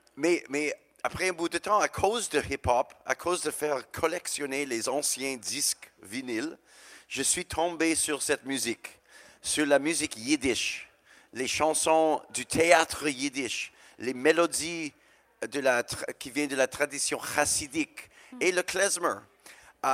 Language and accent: French; Chelsea, Quebec, Canada; Je viens de... Chelsea, Québec, c'est juste à côté de Gatineau